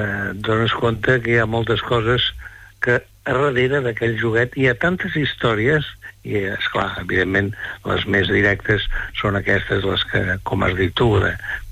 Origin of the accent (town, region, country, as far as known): Figueres, Catalonia, Spain; born there